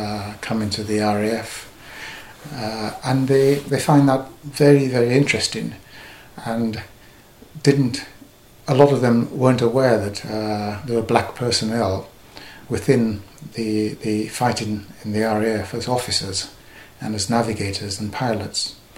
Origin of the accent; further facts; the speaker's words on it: Sierra Leone; being the son of my father growing up in Sierra Leone affected me